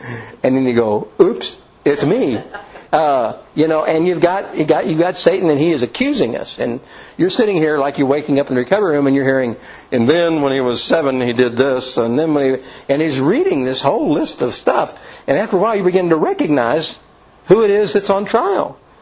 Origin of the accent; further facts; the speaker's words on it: Kentucky, United States; I'm from Kentucky. You know, I'm a little hick kid with no, I don't have a lot of travel experience